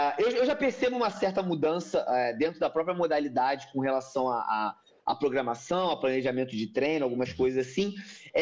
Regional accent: Rio de Janeiro, Brazil; now in Portugal; Como você sabe, eu falei, sou do Rio de Janeiro, né?

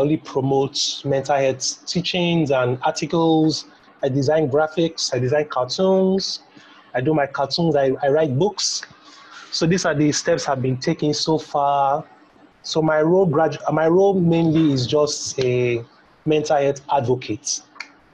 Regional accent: Lagos, Nigeria; Born and raised in Lagos, Nigeria, from a very nice and humble home.

